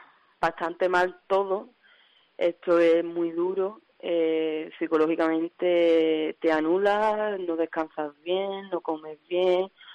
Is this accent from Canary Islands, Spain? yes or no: no; Trebujena, Andalusia, Spain; Somos el pueblo de Trebujena, un pueblo que siempre ha estado muy involucrado en las luchas sociales